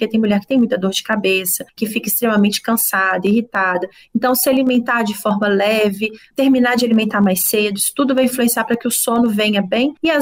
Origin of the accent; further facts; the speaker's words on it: Belo Horizonte, Minas Gerais, Brazil; eu sou de Belo Horizonte.